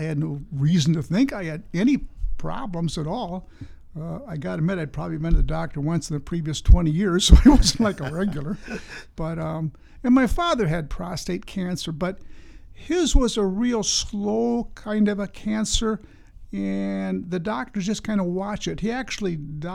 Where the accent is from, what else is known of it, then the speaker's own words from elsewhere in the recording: Richland Center, Wisconsin, United States; Well, I'm a Richland Center native, born and raised in Richland Center, graduated from Richland Center High School.